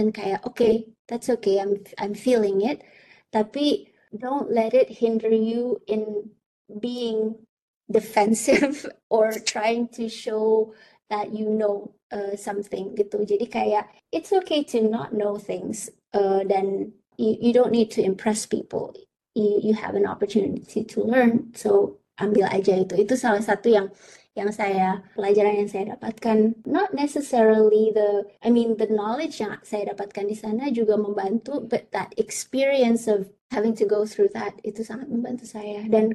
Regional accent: Indonesia; born there; My loyalty is to Indonesia. because Indonesia adalah tanah kelahiranku, my country

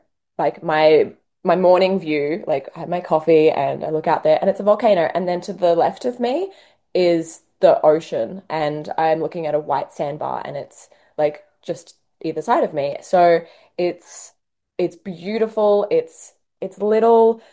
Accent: Australia; also born or lived in Camiguin, Philippines; I was born in the Philippines, in Camiguin Island, and then left when I was like 4 or 5 years old. My parents took me back to Australia. So my dad's Australian, my mum's Filipina. Went back to Australia for my education.

